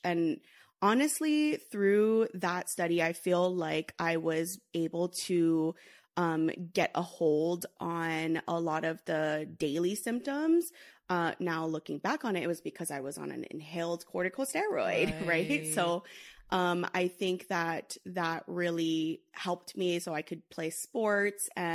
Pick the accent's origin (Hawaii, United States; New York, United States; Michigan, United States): Hawaii, United States; I went to the University of Hawaii. I'm originally from Hawaii.